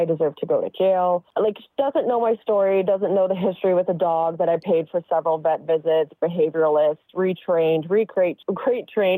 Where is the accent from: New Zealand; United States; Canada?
Canada; So I'm from Canada